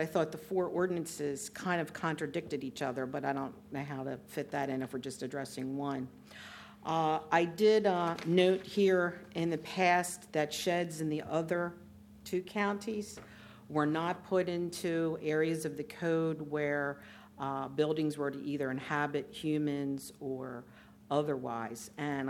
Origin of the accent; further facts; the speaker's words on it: Wilmington, Delaware, United States; I'm from Wilmington.